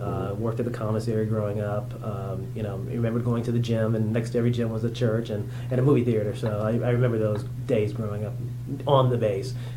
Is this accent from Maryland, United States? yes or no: no; Fort Dix, New Jersey, United States; I was born in Fort Dix, New Jersey, the son of a Army sergeant and a stay-at-home mom. That was in 1969.